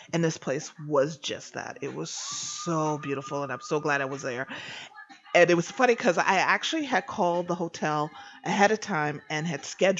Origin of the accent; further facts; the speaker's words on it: East Coast, United States; I'm from the East Coast, so I grew up around snow.